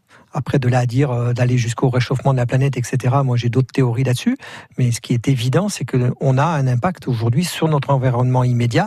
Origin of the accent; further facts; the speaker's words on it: Corsica, France; bon, j'ai grandi dans le Cap Corse